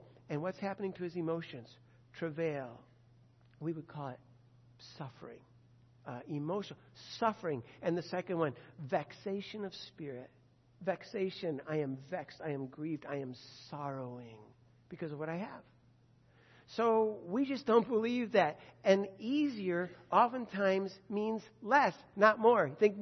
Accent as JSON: {"language": "English", "country": "United States", "said": "I'm an American. I'm not doing that."}